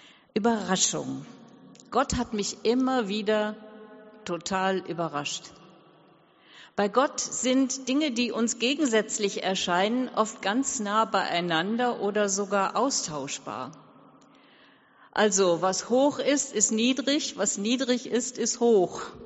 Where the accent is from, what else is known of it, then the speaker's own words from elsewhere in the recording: Duisburg, North Rhine-Westphalia, Germany; born there; Ich bin in Duisburg geboren, am schönen Rhein, in einem armen Stadtteil im Jahr 1956, also 11 Jahre nach Kriegsende.